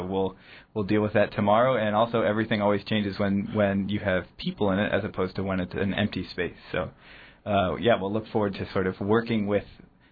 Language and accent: English; St. Louis, Missouri, United States; I'm originally from St. Louis